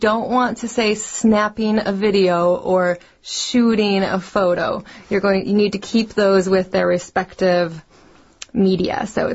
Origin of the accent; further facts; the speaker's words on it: United States; Yeah, I think for me as an American who's, and actually especially with my husband who's very comfortable driving